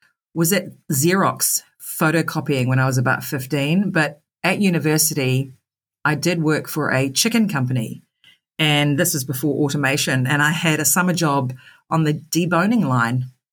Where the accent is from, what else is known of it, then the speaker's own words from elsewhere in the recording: Auckland, New Zealand; Well, I grew up in Auckland, Tamaki Makaurau, and I was one of six children.